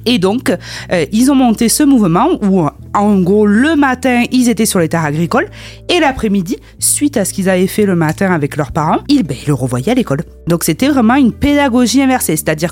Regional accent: Nouvelle-Aquitaine, France; Oui, et puis en plus, je suis du Lot-et-Garonne aussi.

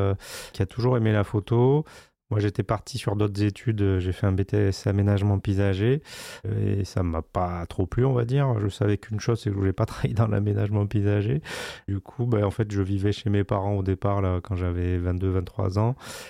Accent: Bergerac, Nouvelle-Aquitaine, France; je suis natif de Bergerac. Et, bon, j'ai un peu bougé dans mon enfance, mais on est revenu en 99 sur Bergerac.

